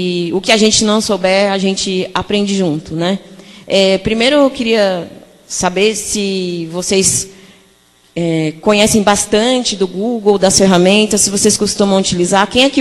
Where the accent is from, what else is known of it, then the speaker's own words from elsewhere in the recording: São Paulo, Brazil; eu sou de São Paulo, né?